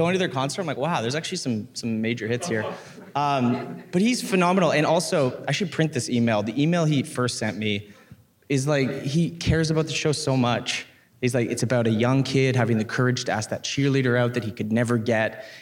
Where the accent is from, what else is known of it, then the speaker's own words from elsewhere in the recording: Canada; And I'm Canadian, and Paul's mom's from Windsor, Ontario